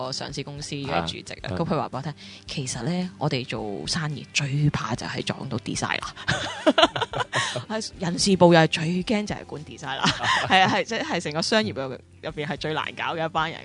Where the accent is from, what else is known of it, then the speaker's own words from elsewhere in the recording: China; 咁就我哋中国人好比较难少少入外国嘅，